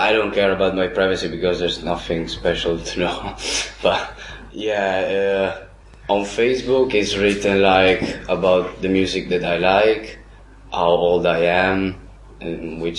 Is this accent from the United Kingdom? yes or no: no; Italy; English is a second language; from Italy.